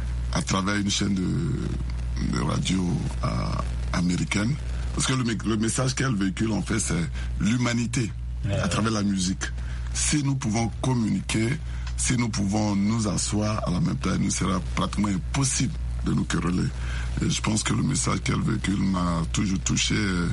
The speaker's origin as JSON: {"language": "French", "country": "Côte d’Ivoire", "said": "Je suis donc ivoirien, ancien militaire, ancien paracommando américain"}